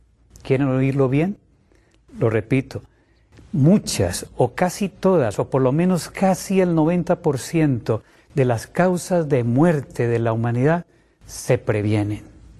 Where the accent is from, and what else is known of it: Colombia